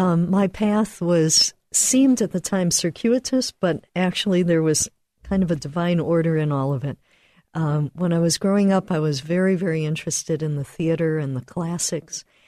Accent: Buffalo, New York, United States; also born or lived in Miami; When I moved away from Buffalo, where I grew up, and that was just a very rich place for Catholicism

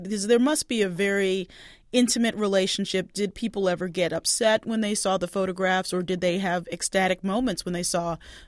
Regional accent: Baltimore, Maryland, United States; Well, you know, again, I'm from Baltimore. Great to have you showing a bit of the city.

